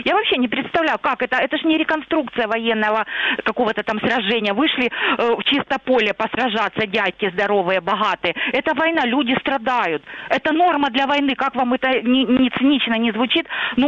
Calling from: Luhansk Oblast, Ukraine; Добрый вечер, Луганщина.

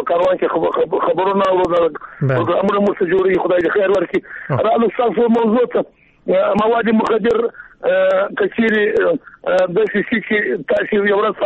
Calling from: Jowzjan, Afghanistan; زه د هلمند نه یم زه د جوزجان څخه زنګ ته وایم چې پښتون یم

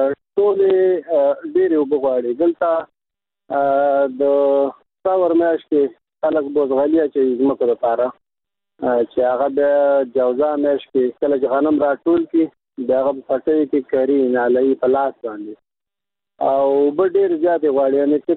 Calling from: Kunduz, Afghanistan; زه د کندز ولایت اوسیدونکی یم

